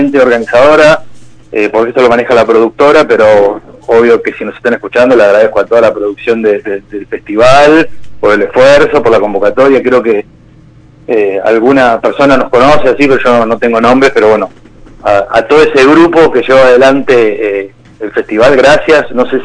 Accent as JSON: {"language": "Spanish", "region": "Buenos Aires", "country": "Argentina", "said": "todos estamos acá en Ciudad de Buenos Aires, soy porteño."}